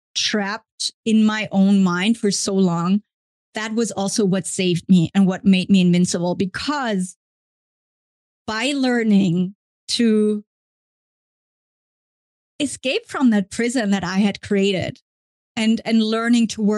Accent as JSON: {"language": "English", "country": "Germany", "tie": "born or raised there", "second_language": "English", "said": "I am from Germany, was born and raised in Germany in quite a well-to-do family. I'm the middle child of three"}